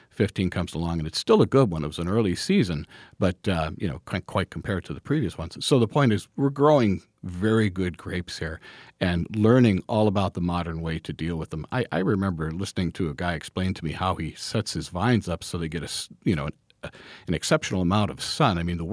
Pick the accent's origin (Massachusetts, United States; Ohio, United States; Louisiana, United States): Ohio, United States; I'm originally from Ohio. The wines of Northeast Ohio are just fantastic.